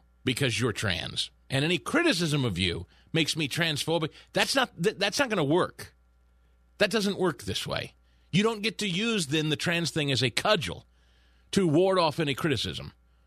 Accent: Midwest, United States; back when I grew up in the Midwest and you'd hear, you know, old farmers talk about the long dry spell.

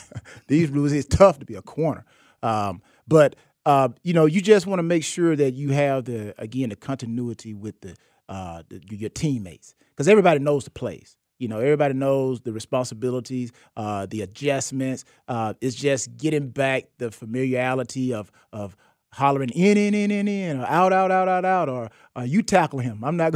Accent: LaGrange, Georgia, United States; now I'm from Georgia now. I'm from

